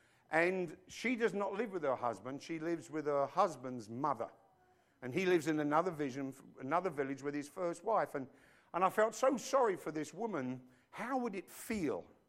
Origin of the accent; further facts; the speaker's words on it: New York, United States; I said, we're from New York, so we're calling the truck Vinny.